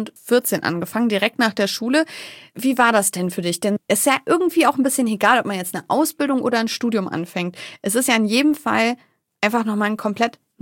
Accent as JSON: {"language": "German", "region": "Northern Germany", "country": "Germany", "said": "Jetzt mal ehrlich, Butter bei die Fische, wie man bei uns im Norden sagt."}